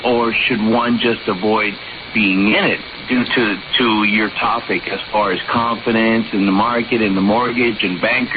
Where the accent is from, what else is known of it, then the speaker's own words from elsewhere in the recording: Miami, Florida, United States; I'm originally from Miami, so I miss my home.